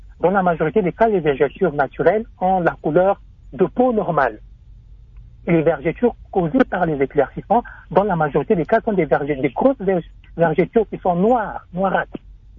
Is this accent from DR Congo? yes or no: yes; Katanga, DR Congo; Moi-même, je suis natif du Katanga.